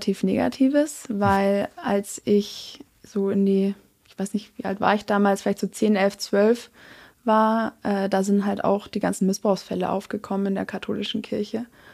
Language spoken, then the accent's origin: German; Munich, Bavaria, Germany; moved away as an adult; eigentlich geboren und aufgewachsen bin ich in München. Aber ja, ich würde mich jetzt ehrlich gesagt gar nicht so als typische Münchnerin sehen. Und ich lebe da auch schon seit langem nicht mehr, also eigentlich seitdem ich meinen Schulabschluss dort gemacht habe.